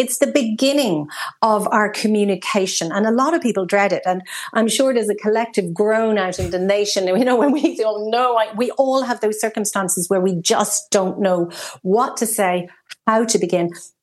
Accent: Munster, Ireland; born there; But I was born in West Cork

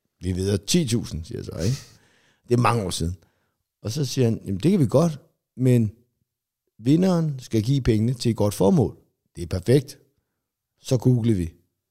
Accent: Zealand, Denmark; Altså, du er fra Jylland, jeg er fra Sjælland

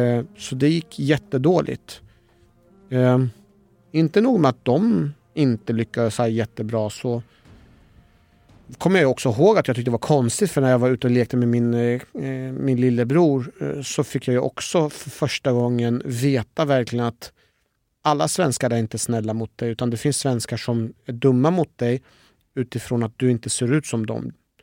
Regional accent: Iran; now in Sweden; Så jag var inte udda fågel utifrån att jag var en iranier

